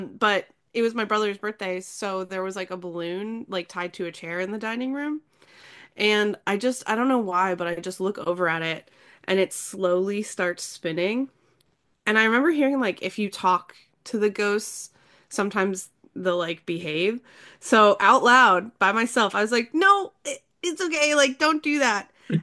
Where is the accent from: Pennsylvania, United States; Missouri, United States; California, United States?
Pennsylvania, United States; so I'm from the Poconos and I grew up in a haunted house. It was built in the 1700s.